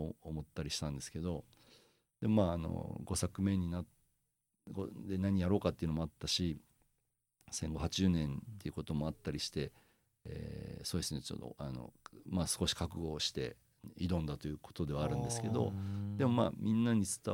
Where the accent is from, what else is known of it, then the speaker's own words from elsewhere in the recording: Hiroshima, Japan; 広島で生まれ育ったからこそ知っているその平和の作品を作るということの難しさっていうのもすごいあって